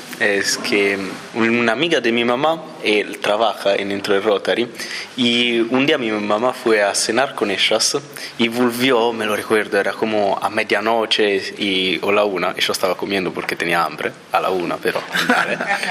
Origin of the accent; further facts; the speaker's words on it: Rome, Lazio, Italy; Spanish is a second language; now in Argentina; Yo soy de Italia, capital. Viví toda mi vida en Roma. Entonces, cuando llegué acá fue un gran cambiamiento.